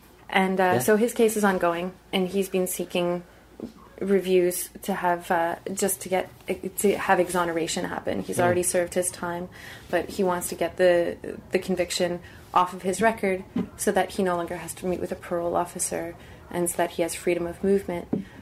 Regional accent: Sudbury, Ontario, Canada; is the place where I'm from. It's in occupied Atinamishing Anishinaabeg territory, and it being my hometown, I like to go back and support initiatives that are ongoing there.

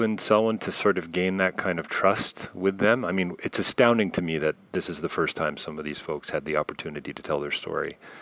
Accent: Canada; as a Canadian, just so you know, I'm going to be 50 next week.

